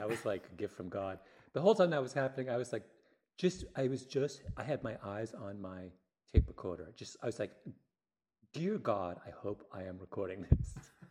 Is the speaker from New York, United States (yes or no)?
yes; Elmira, New York, United States; I think one of the lessons I learned from growing up in Elmira was